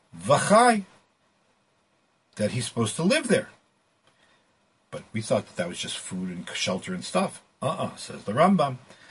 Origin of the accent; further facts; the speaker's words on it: Boston, Massachusetts, United States; as a Bostonian, I can tell you